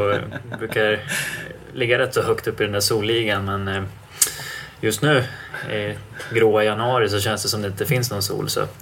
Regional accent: Stockholm, Stockholm County, Sweden; Och mina föräldrar och jag bodde i Husby när jag växte upp, som då var nytt.

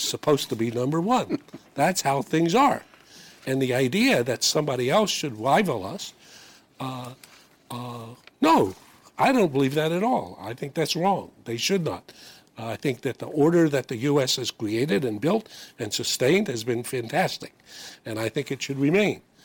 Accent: North Carolina, United States; and even more red-necked Americans like me, I'm from North Carolina

